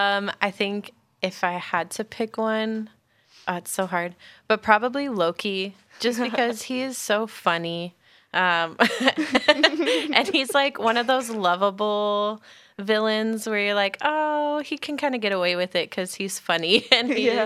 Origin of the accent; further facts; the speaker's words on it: United States; I am from America.